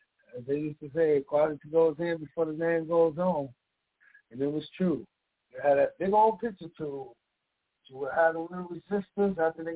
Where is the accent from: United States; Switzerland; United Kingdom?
United States; Chicago, Illinois; growing up in Chicago, man, that we had, it was a boom town.